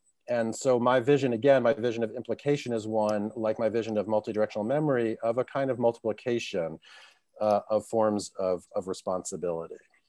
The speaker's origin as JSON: {"language": "English", "country": "United States", "said": "as an American, this is very, you know, very important and intimate to me as well."}